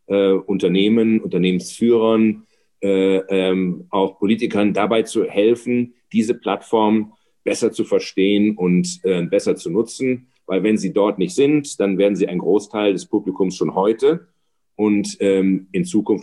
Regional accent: Ravensburg, Baden-Württemberg, Germany; Ja, ich komme aus Ravensburg und Ravensburg ist Oberschwaben, aber wie du hörst, ist davon nicht viel übrig geblieben.

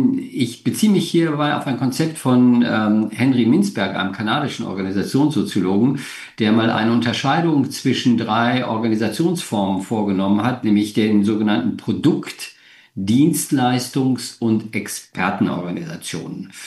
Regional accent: Essen, North Rhine-Westphalia, Germany; born there; now in Hanover, Germany; Ich komme aus Hannover, bin aber ursprünglich gebürtiger Nordrhein-Westfalen. Ich bin in Essen geboren

